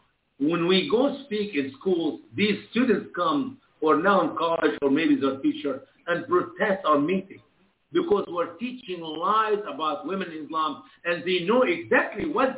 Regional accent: Egypt; In our home where I grew up in Egypt

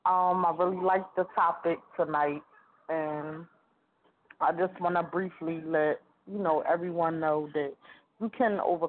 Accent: Philadelphia, Pennsylvania, United States; I'm from Philly.

